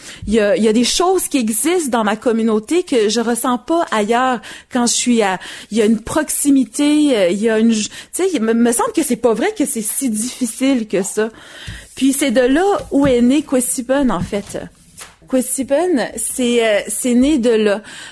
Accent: Quebec City, Quebec, Canada; moi j'ai grandi à Québec

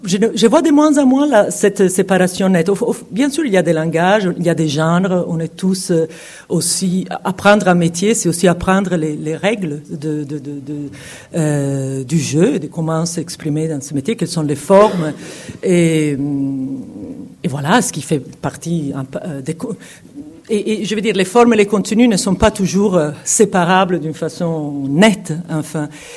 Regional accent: Italy; French is a second language; moved away as an adult; now in France; Moi, je suis une Italienne qui vit depuis longtemps à l'étranger. Je suis partie de l'Italie aussi pour des raisons personnelles.

